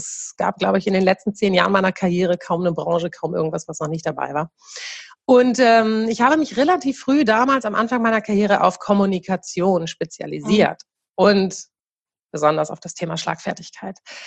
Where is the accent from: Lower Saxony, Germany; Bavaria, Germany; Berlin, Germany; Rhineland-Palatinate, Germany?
Lower Saxony, Germany; Buxtehude; Ich bin 38 Jahre alt und ich komme aus Buxtehude, also aus der Nähe von Buxtehude.